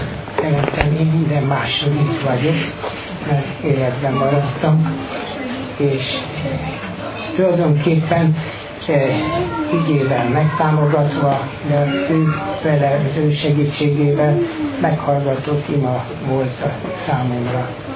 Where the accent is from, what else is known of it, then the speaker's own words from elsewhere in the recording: Hungary; Ahogy magamat ismerem, és amilyen magyar vagyok, meg lelkes, én biztos ebben a társaságba kerültem volna